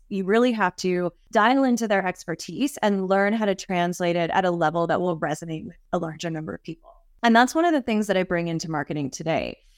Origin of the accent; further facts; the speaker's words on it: Eastern Canada, Canada; I'm originally from Eastern Canada, so kind of some of the bigger cities back there and things like that.